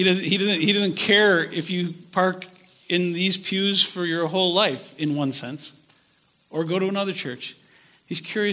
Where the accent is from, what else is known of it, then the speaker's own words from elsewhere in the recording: United States; Because as an American, I want to tell you this.